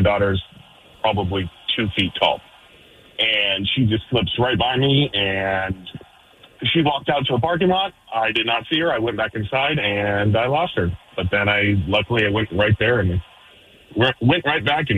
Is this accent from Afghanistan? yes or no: no; Granite Falls, United States; I was at the Eagles Club in my hometown of Granite Falls at a memorial